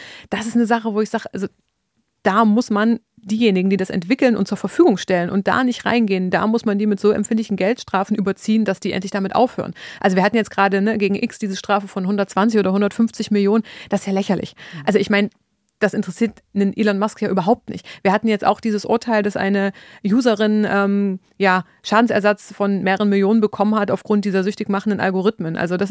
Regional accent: Saxony-Anhalt, Germany; ich komme ja aus Sachsen-Anhalt und ich werde meine Heimat nicht der AfD zum Fraß vorwerfen.

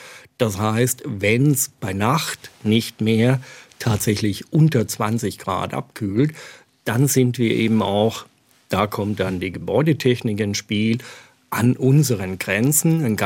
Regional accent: Ellwangen, Baden-Württemberg, Germany

